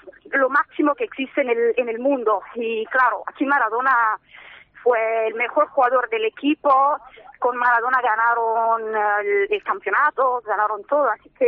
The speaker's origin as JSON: {"language": "Spanish", "town": "Naples", "region": "Campania", "country": "Italy", "tie": "born there", "second_language": "Spanish", "said": "Sí, claro, nací en Nápoles."}